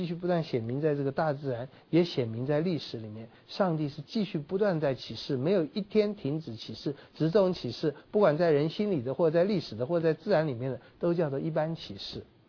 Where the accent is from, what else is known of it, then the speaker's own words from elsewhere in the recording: China; 用我们中国人的一句话来讲，就是不孝